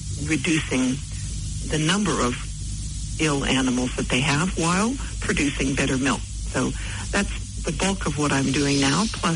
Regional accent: California, United States; now in New Zealand; I grew up in Northern California.

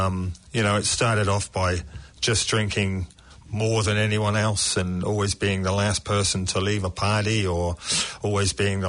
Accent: England, United Kingdom; now in New Zealand; As I was growing up in England

